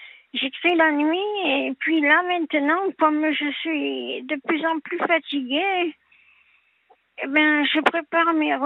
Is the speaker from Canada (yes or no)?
no; Nice, Provence-Alpes-Côte d'Azur, France; je suis née à Nice. Je suis niçoise.